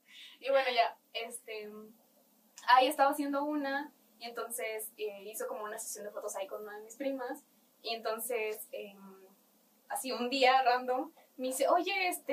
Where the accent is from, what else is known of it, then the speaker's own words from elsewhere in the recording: Tlaxco, Puebla, Mexico; Tlaxco, Puebla.